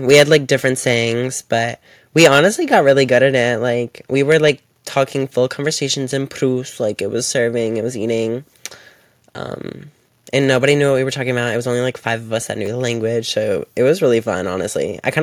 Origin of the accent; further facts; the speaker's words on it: Georgia, United States; So, I'm from Georgia. Anyone who doesn't know, I'm from Georgia